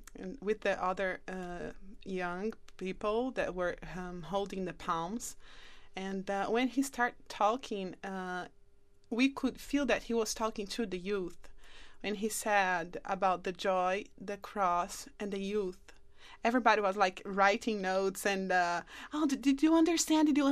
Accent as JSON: {"language": "English", "country": "Brazil", "moved": "yes", "lives_now": "Rome, Italy", "said": "I'm from Brazil and I've been living in Rome for 4 years."}